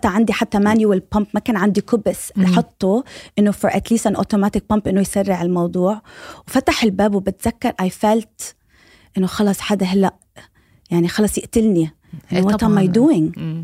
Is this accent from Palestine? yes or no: yes; Palestine; وكوني كمان فلسطينية إنه إحنا ما عنا بلد